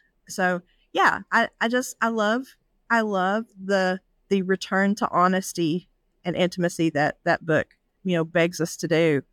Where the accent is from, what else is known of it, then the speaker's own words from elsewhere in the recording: Appalachia, United States; I'm from an Appalachian region.